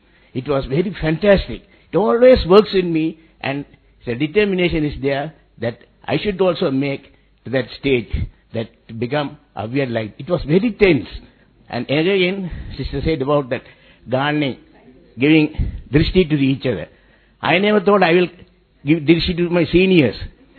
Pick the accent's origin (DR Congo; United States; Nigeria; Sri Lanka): Sri Lanka; I am from Sri Lanka.